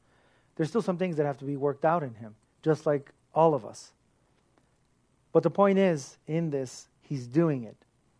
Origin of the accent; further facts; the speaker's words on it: United States; Even though I grew up in America, we are Americans, but not.